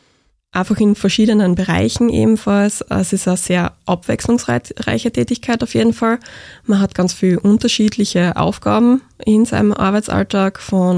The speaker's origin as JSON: {"language": "German", "town": "Graz", "region": "Styria", "country": "Austria", "said": "ich bin 30 Jahre alt. Ich komme aus Graz Umgebung"}